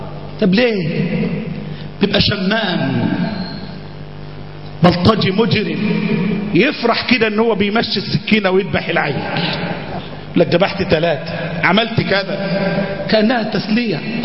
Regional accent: Egypt; ده أنا مصري

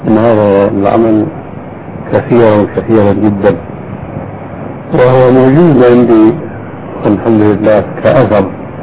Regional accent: Syria; كان عندنا في سوريا ريش للكتابة

